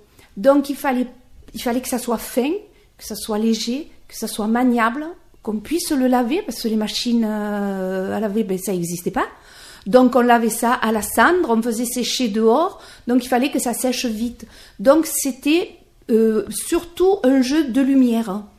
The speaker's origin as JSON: {"language": "French", "region": "Provence-Alpes-Côte d'Azur", "country": "France", "said": "le Bouty n'était pas que chez nous en Provence."}